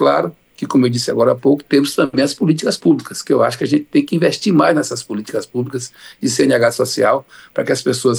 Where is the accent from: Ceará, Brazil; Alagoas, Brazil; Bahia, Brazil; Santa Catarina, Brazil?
Bahia, Brazil; eu sou baiano